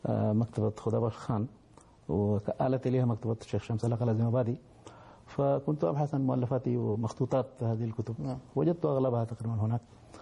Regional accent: Bihar, India; Arabic is a second language; قلت أنا من ولاية بيهار من نفس الولاية

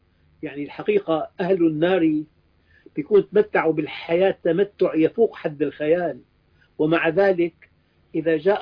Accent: United States; also born or lived in Levant; أنا كبرت في أمريكا، لما رجعت إلى الشام

